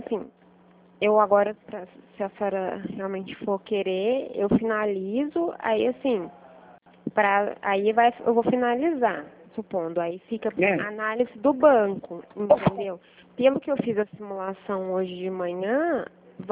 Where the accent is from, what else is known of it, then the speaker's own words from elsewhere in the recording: Santa Rosa de Viterbo, São Paulo, Brazil; now in Pirassununga, Brazil; Isabel, eu sou natural de Santa. Os meus pais moram em Santa Rosa de Viterbo.